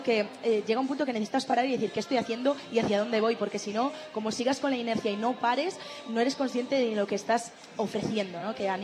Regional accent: Galicia, Spain; Sí hay un tema que me conecta directamente con mi tierra. Es el primer tema que he escrito en gallego

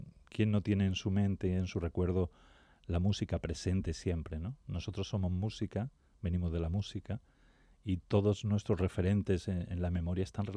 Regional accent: Torredonjimeno, Andalusia, Spain; born there; Nací en Torre Don Jimeno, un municipio de Jaén. Sí.

